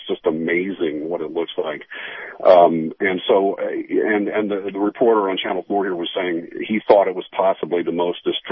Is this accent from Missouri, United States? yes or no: no; Oklahoma, United States; I grew up in Oklahoma